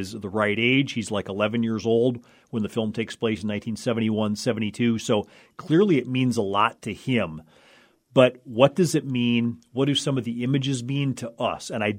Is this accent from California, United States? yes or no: no; Oakes, North Dakota, United States; growing up in Oaks, North Dakota